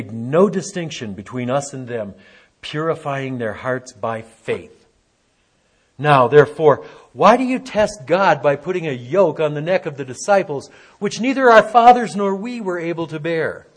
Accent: Detroit, Michigan, United States; born there; now in Taos, United States; You know, I was born in Detroit.

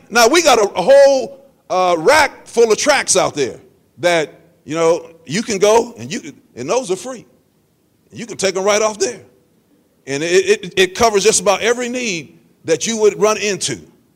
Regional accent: Pittsburgh, Pennsylvania, United States; As a young man growing up in Pittsburgh, I was caught up in a life that was not pleasing to the Lord.

